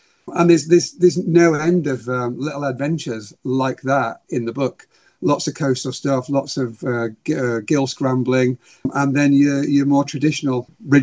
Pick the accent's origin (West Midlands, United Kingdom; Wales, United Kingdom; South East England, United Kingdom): Wales, United Kingdom; also born or lived in Peak District; I grew up in North Wales, in Snowdonia, and then moved to the Peak, well, South Wales for 4 years, and then the Peak District.